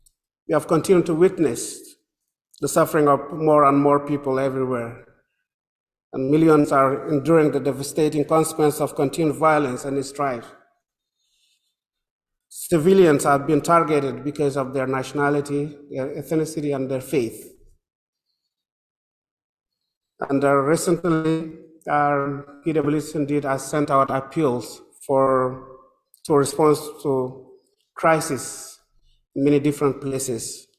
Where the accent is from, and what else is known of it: Ethiopia; English is a second language; moved away as an adult; now in Calgary, Canada